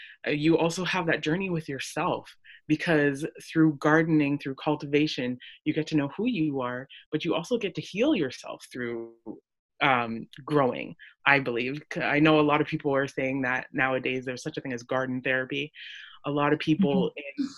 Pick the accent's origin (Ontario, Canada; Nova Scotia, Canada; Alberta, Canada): Ontario, Canada; Scarborough; I grew up in, I guess you could say, the hood, where I grew up in Scarborough.